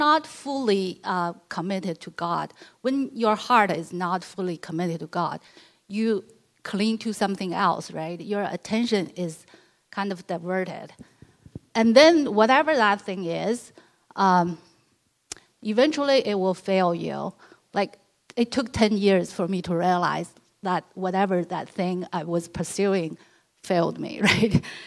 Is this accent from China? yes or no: yes; China; now in United States; I grew up in China, like a lot of you here. So I did not encounter so much of Christianity in China.